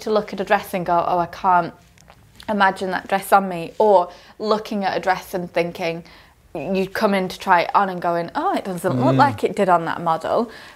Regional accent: Wales, United Kingdom; No, we're from Wales.

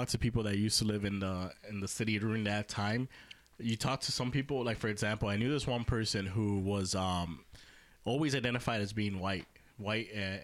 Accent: Puerto Rico; because I'm not from Mexico. I'm from from Puerto Rico, which is a U.S. colony, right?

